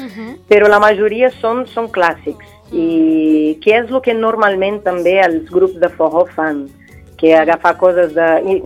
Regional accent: Minas Gerais, Brazil; Catalan is a second language; Però encara que soc de Minas Gerais

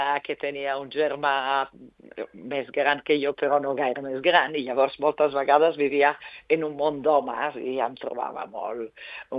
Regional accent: Italy; now in Barcelona, Spain; jo soc d'Itàlia, visc a Barcelona

